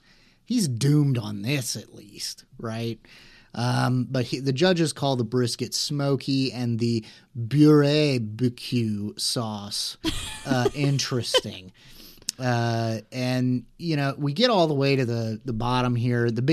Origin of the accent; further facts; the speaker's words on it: Missouri, United States; me growing up in the Midwest, quite a bit of barbecue places around my area in Southwest Missouri, St. Louis, Kansas City.